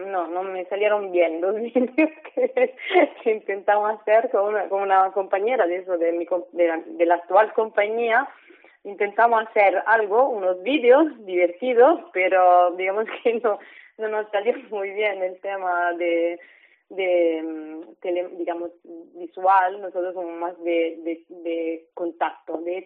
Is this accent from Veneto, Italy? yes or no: no; Rome, Lazio, Italy; Spanish is a second language; moved away as an adult; now in Barcelona, Spain; Sí, soy italiana, exactamente, y de Roma.